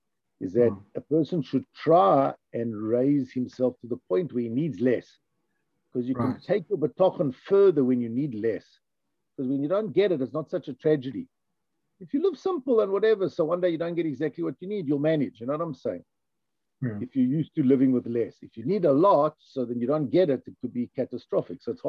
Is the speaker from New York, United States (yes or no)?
yes; New York, United States; I come from New York, you know, whoever ate at home.